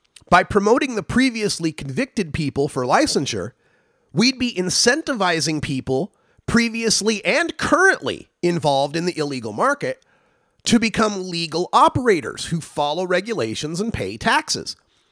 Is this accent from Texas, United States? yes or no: no; Oregon, United States; We can do more like my home state of Oregon